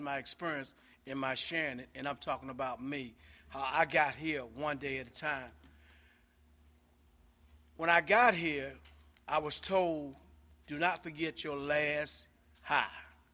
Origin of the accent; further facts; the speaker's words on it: Baltimore, Maryland, United States; I'm from Baltimore, Maryland.